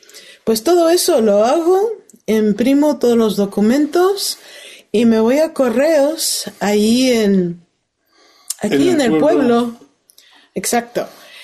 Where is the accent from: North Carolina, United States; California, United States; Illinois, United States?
California, United States; van a haber elecciones en California, el estado de donde soy, de los Estados Unidos.